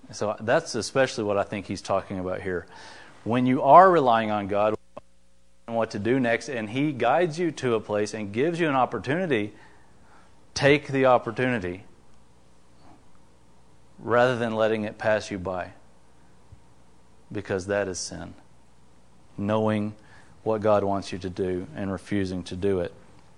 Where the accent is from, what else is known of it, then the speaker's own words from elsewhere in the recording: United States; We realize, I mean, just being an American, we're rich compared to the whole world.